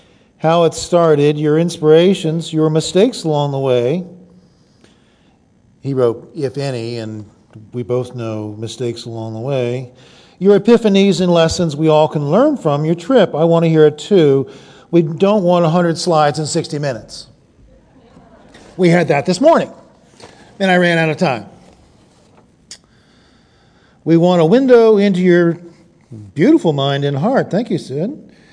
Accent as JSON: {"language": "English", "town": "Pocomoke", "region": "Maryland", "country": "United States", "said": "I'm from Pocomoke, Maryland. And someone says, how do you get to Pocomoke?"}